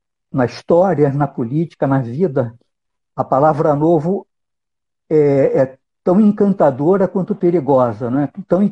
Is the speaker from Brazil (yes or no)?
yes; Rio de Janeiro, Brazil; eu sou do Rio, né? Eu nasci no Rio e fiz, como você já disse, minha graduação na Universidade Federal Fluminense no início dos anos 80